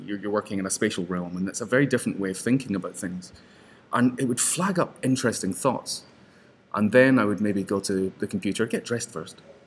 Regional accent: Scotland, United Kingdom; Yes, being Scottish.

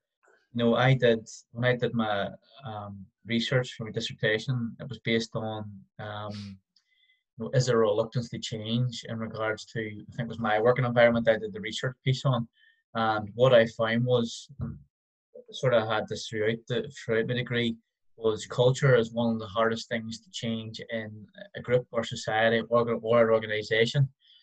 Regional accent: Derry, Northern Ireland, United Kingdom; So if you go to New York and you hear, you're like, where are you from? Oh, I'm from Derry.

